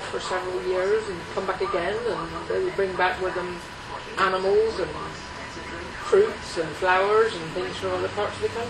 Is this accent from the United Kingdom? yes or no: yes; South West England, United Kingdom; if you say to anybody from Cornwall, "There's something over there," they're gone. It's the nature of being Cornish.